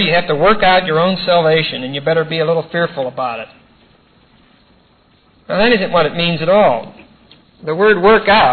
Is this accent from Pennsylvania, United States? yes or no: yes; East Pittsburgh, Pennsylvania, United States; If that would have been in my hometown of East Pittsburgh